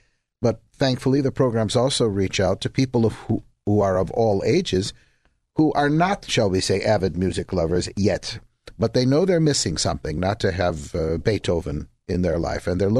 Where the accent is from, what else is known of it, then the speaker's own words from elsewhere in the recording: Chicago, Illinois, United States; accent: Chicago; including London, England, with my Chicago accent.